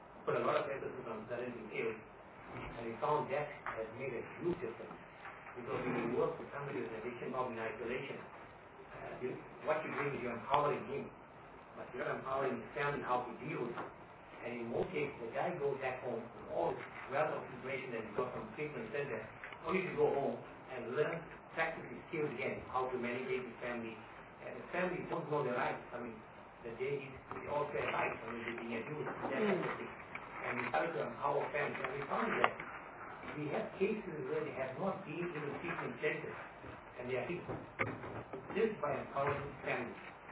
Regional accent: South Africa; we felt that we are obligated as South African citizens.

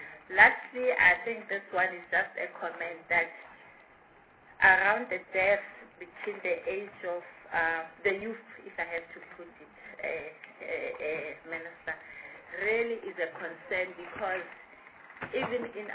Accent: North West, South Africa; I'm from the Northwest. It should be corrected.

